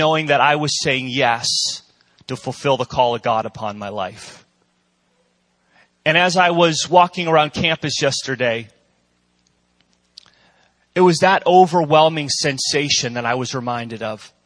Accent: Pittsburgh, Pennsylvania, United States; I'm from Pittsburgh, Pennsylvania.

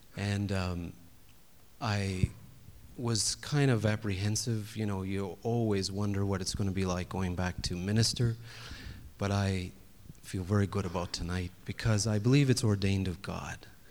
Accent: Kenosha, Wisconsin, United States; She's from Long Island, New York. I'm from Kenosha, Wisconsin.

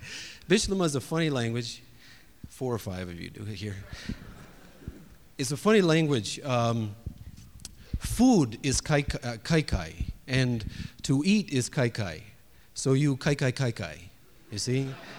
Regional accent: Kenosha, Wisconsin, United States; She's from Long Island, New York. I'm from Kenosha, Wisconsin.

